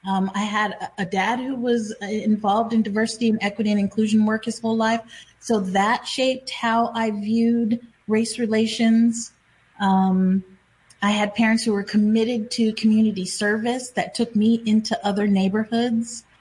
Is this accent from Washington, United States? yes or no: yes; Seattle, Washington, United States; Growing up in Seattle with such a very tiny fraction of this population is Black, I came across growing up plenty of white folks that had never interacted with Black people in their lives.